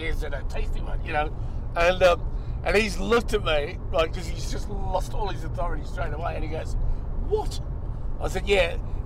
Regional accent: Hawthorn, Victoria, Australia; I was from Hawthorn, but yeah, I hung around the Camberwell.

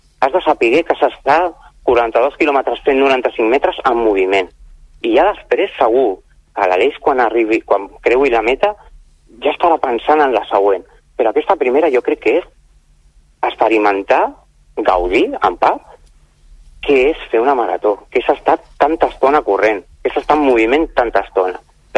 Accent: Pineda de Mar, Catalonia, Spain; jo que sóc aquí del Maresme, la Pineda

